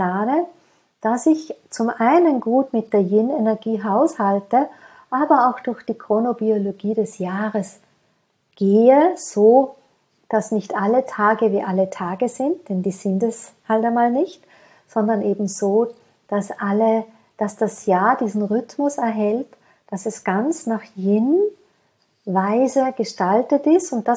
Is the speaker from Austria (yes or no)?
yes; Austria; Sagt man bei uns in Österreich, losen ist auch hören, los einmal, hör einmal.